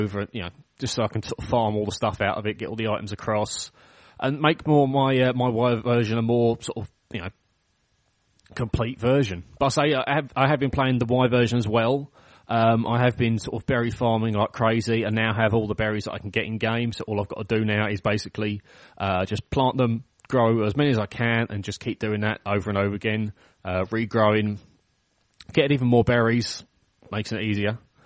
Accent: England, United Kingdom; I mean, I'm English, and to be honest, I don't really give a shit about it anyway

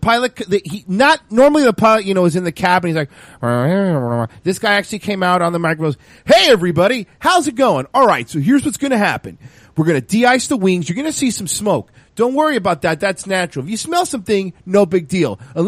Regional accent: Florida, United States; we're not used to seeing snow on a runway because we're from Florida.

